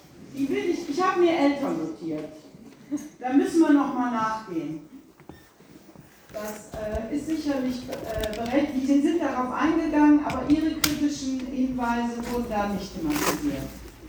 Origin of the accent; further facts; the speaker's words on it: West Germany, Germany; Als Westdeutsche hat mich das sehr berührt